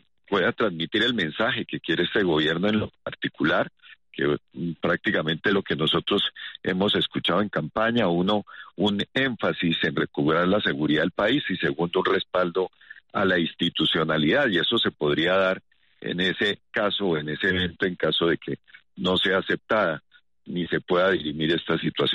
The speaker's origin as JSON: {"language": "Spanish", "country": "Colombia", "said": "como colombiano"}